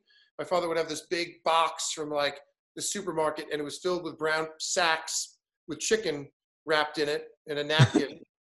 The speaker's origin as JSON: {"language": "English", "town": "Massapequa", "region": "New York", "country": "United States", "said": "I said, I'm from Massapequa."}